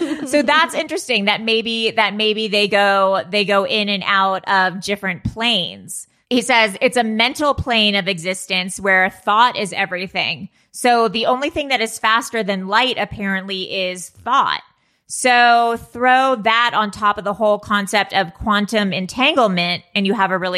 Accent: Malibu, California, United States; I grew up in Malibu.

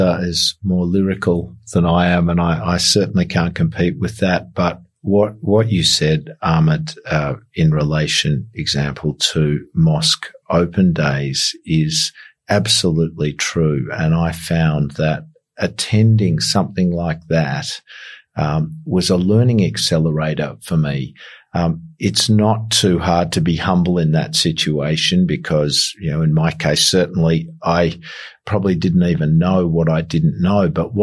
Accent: Australia; And I said, "I'm from Australia. Do you know where that is?"

